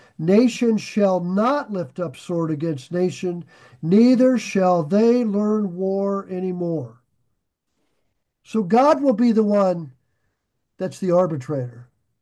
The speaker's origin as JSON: {"language": "English", "region": "Nebraska", "country": "United States", "tie": "born or raised there", "said": "I grew up in Nebraska. I love the wide open spaces."}